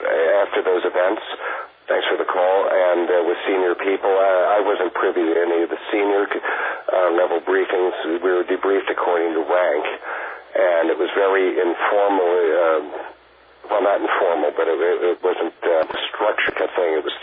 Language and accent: English; New York, United States; We're both from New York, and it's kind of a coping mechanism.